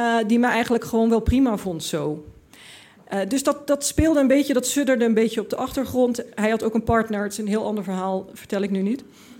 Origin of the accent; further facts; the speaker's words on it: Limburg, Netherlands; En ik had, ik kwam uit Limburg, ik had dat allemaal niet meegemaakt.